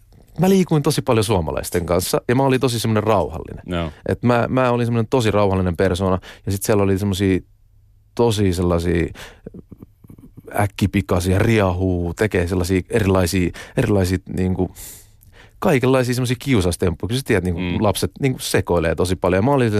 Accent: Turku, Southwest Finland, Finland; en mä kyllä sitä ajattele, että nyt mä oon Varissuolta

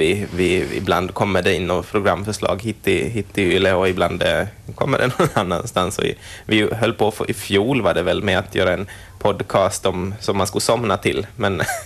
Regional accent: Pensala, Ostrobothnia, Finland; Min mamma är härifrån fast jag är liksom från Pensala. Jag har växt upp och pappa är därifrån. Men som Vasa har ju blivit som den närmaste staden för mig.

